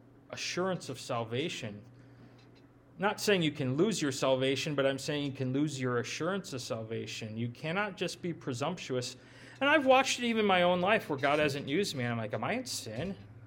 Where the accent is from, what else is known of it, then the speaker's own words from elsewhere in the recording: Minnesota, United States; Yeah, I grew up in the Midwest, Minnesota.